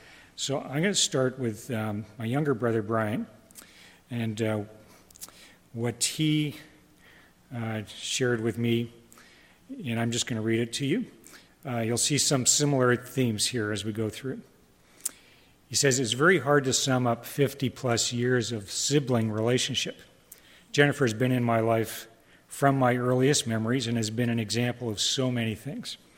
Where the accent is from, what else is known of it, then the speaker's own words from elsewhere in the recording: Ottawa, Ontario, Canada; It's hard for me to take, I'm from Ottawa.